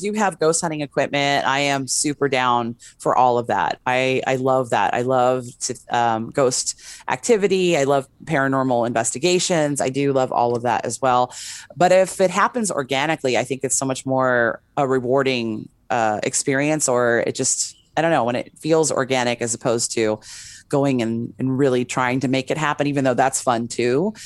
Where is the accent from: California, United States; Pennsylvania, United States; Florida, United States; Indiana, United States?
California, United States; West Hollywood; now in Las Vegas, United States; I mean, I know that in Hollywood, because I'm originally from West Hollywood, I know that we have that Hollywood ghost.